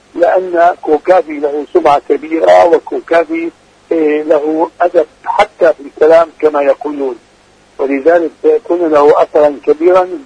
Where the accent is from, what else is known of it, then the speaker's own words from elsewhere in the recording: Palestine; لا أتكلم كوني فلسطيني